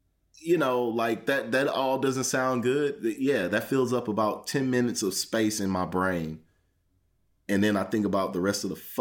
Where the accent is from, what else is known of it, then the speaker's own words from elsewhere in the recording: St. Louis, Missouri, United States; when I was growing up in St. Louis, man, people love sitting out on their porch.